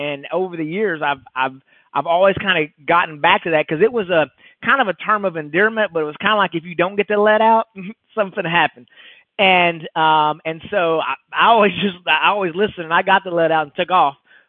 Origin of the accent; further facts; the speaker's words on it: Tyler, Texas, United States; now in McKinney, United States; I'm just a good old East Texas boy. I grew up out in the Tyler, Texas area, and the last 20, I guess about 6 years, I've been in McKinney, Texas, which is just north of Dallas.